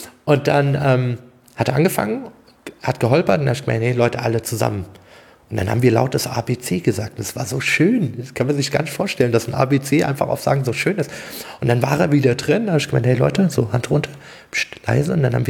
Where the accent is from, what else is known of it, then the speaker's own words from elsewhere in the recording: Hesse, Germany; ich komme ja aus Hessen.